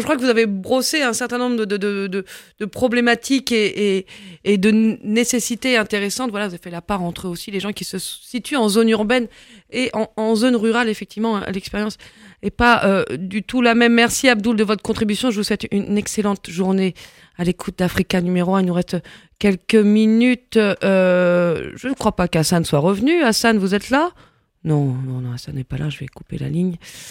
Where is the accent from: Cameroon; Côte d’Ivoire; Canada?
Côte d’Ivoire; chez nous, en Côte d'Ivoire, on est le premier producteur et le premier consommateur d'attiéké dans le monde.